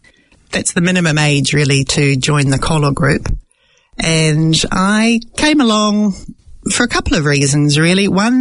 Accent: New Zealand; born there; I was born in New Zealand. In fact, Mum was also born in New Zealand. Her parents both came from Dalmatia, from the town of Podgora. They came here separately and they got together here, and the family resulted, obviously.

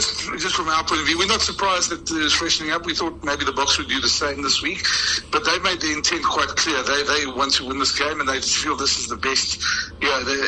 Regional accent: South Africa; but as a South African

